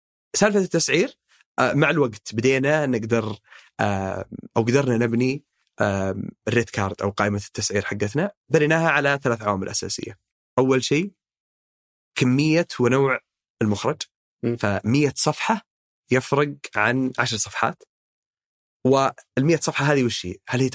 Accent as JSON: {"language": "Arabic", "country": "Saudi Arabia", "said": "نحن شباب سعوديين"}